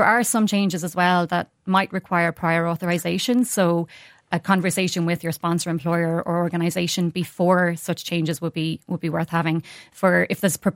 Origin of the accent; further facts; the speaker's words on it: Ireland; So, I mean, that is one of the good things about being an Irish J1 student.